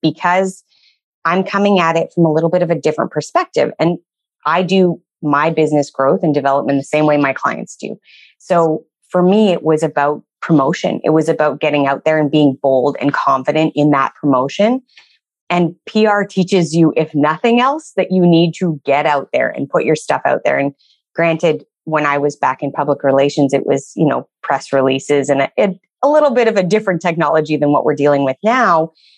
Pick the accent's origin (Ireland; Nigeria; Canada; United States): Canada; moved away as an adult; I am Canadian, so started my career in Canada